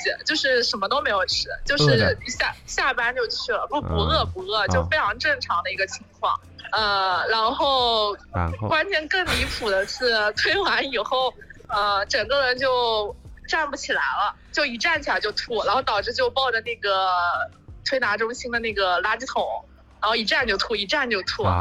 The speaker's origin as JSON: {"language": "Chinese", "town": "Jinhua", "region": "Zhejiang", "country": "China", "said": "对对对，我是金华的。"}